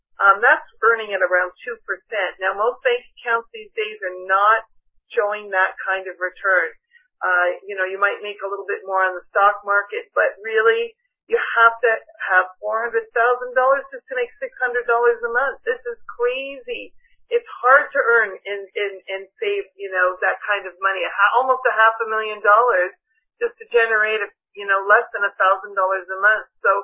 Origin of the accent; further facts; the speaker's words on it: Canada; I'm from Canada. They always tell everybody in Canada, you need $1 million to retire.